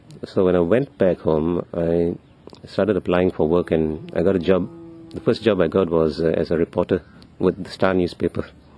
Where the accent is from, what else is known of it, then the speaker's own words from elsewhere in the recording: Kuala Lumpur, Malaysia; English is a second language; Kuala Lumpur in Malaysia.